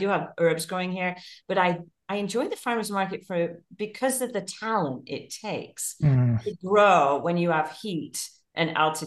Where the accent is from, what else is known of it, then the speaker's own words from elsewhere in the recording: England, United Kingdom; growing up in England, I love fish and chips.